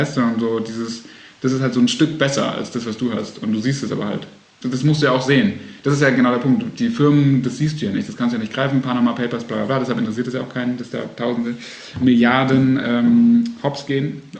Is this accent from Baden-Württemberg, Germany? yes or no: yes; Baden-Württemberg, Germany